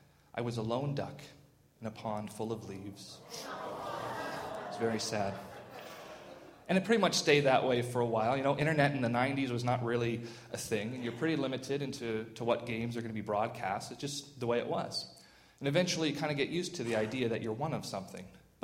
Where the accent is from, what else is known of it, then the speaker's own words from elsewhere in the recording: Georgetown, Ontario, Canada; And I grew up in Georgetown. In Georgetown, you would find maybe a Habs fan here or there, but for the most part, everybody was a Maple Leaf fan.